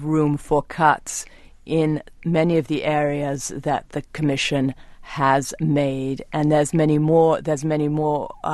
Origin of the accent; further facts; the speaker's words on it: England, United Kingdom; now in United States; I came from England. The wonderful thing about America was that anyone could get a job.